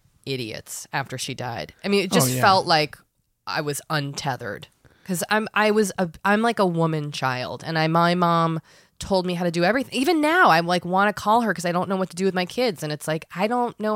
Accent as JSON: {"language": "English", "town": "Boston", "region": "Massachusetts", "country": "United States", "said": "I'm from Boston where we don't have"}